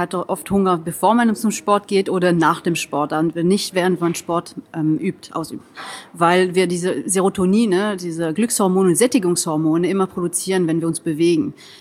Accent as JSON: {"language": "German", "country": "France", "second_language": "German", "said": "Genau, ich komme aus Frankreich, aber es ist Zufall."}